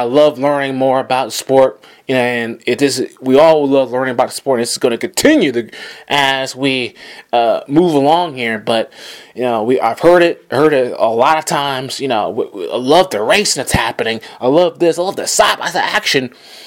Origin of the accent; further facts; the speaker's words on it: Georgia, United States; let's just debut this at one of the older tracks in all NASCAR in Atlanta Motor Speedway, my home state.